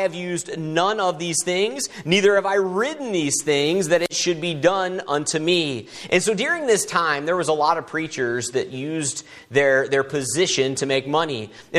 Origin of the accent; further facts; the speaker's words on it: Florida, United States; now in Sullivan, United States; I come from, originally I'm from Florida, but we've been up in Missouri for 5 years now, and we're down in Sullivan there